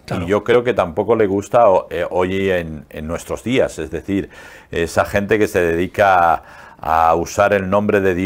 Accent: Burgos, Castile and León, Spain; Por ejemplo, en mi tierra, en Burgos, a las 10 de la noche cierran el tanatorio

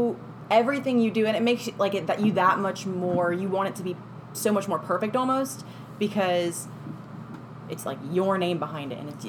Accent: Houston, Texas, United States; Texas. I grew up in Houston.

